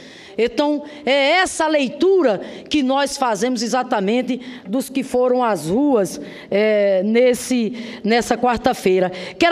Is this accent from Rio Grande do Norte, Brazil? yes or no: yes; Rio Grande do Norte, Brazil; não só lá no meu estado, Rio Grande do Norte, mas em todo o país.